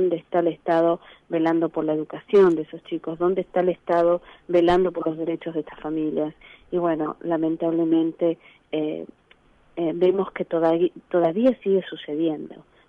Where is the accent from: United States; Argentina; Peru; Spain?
Argentina; Oberá, Misiones; born there; nosotros nacimos en Misiones, en la provincia de Oberá